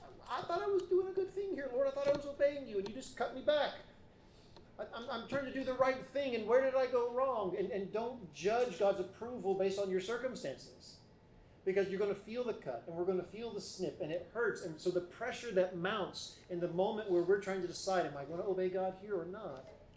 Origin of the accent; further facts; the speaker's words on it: Alabama, United States; And growing up, I grew up in the South in Alabama.